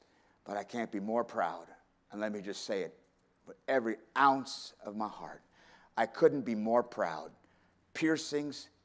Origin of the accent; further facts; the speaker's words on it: Canada; I'm Canadian, born and bred.